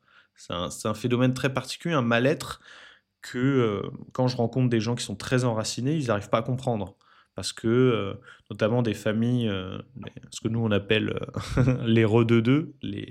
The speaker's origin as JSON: {"language": "French", "country": "France", "tie": "born there", "said": "Je suis français depuis un millénaire, je suis né ici, mais j'y ai jamais vraiment vécu."}